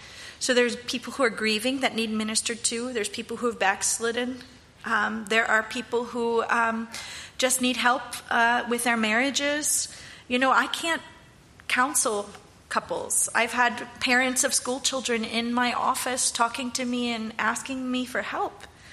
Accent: Brogue, Pennsylvania, United States; also born or lived in Zambia; Mount Zion Baptist Church, and I grew up there in Brogue.

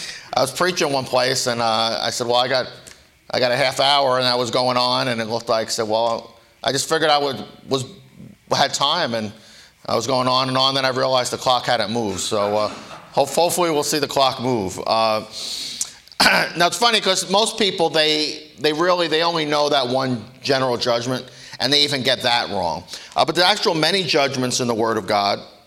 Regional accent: New York, United States; so I say, well, I talk pretty fast because I'm from New York.

